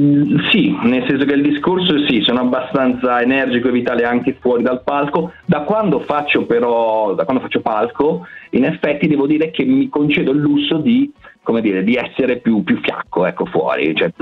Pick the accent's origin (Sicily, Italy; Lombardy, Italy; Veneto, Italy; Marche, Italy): Lombardy, Italy; Milan; Sono di Milano, nato a Milano, da genitori pugliesi, come può suggerire il cognome, e 40 anni fa, quindi sono negli ANTA tranquillamente